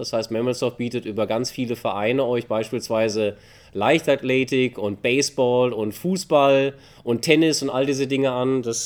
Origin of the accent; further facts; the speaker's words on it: Bavaria, Germany; hier bei uns nennt sich das ja Fränkische Toskana. Es ist aber auch Heimat, mein Heimatland, kann ich sagen, heute ist Bayern oder auch Oberfranken.